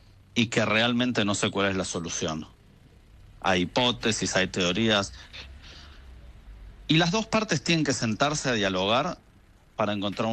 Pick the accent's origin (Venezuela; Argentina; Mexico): Argentina; Hace 15 más o menos, misma situación. ¿De dónde sos? De Argentina.